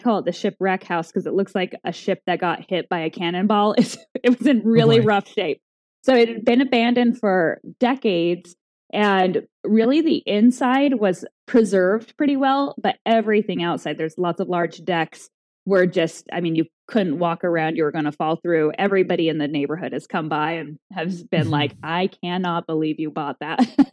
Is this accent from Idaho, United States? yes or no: yes; Idaho, United States; I'm from Idaho. I live in Idaho, and this was my first Idaho build.